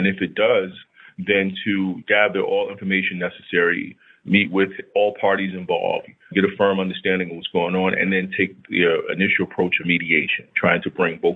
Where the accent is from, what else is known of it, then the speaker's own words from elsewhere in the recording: Newark, New Jersey, United States; so growing up in Newark, it's a city comprised of roughly 300,000 people. That's just one city in the state inside of Essex County.